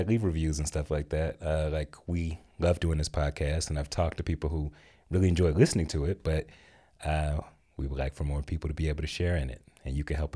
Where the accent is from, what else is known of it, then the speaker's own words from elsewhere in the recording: Atlanta, Georgia, United States; I mean, so I grew up in Atlanta, but I've been here for quite a while.